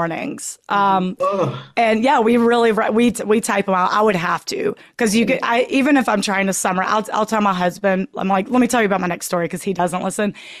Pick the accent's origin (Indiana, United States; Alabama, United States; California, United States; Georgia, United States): Alabama, United States; Birmingham; accent: Southern; Birmingham, Alabama.